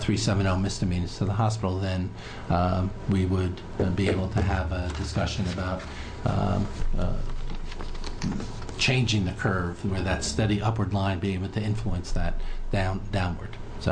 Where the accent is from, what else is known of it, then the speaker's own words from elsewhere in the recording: Ireland; I'm Irish, so I can talk all day.